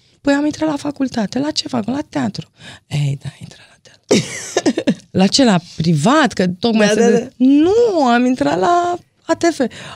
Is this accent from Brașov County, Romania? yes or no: yes; Brașov, Brașov County, Romania; Din Brașov, că aveam și accent.